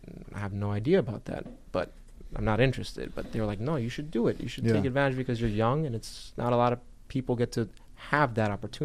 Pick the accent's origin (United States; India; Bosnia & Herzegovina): Bosnia & Herzegovina; also born or lived in Germany; like I came from Bosnia, originally. So I was born in Germany, and when my parents immigrated here, they had a tough life here.